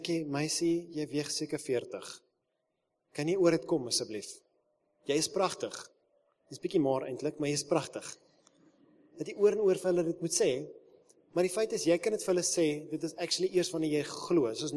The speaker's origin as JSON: {"language": "Afrikaans", "town": "Pretoria", "region": "Gauteng", "country": "South Africa", "said": "ons kom uit Pretoria omgewing"}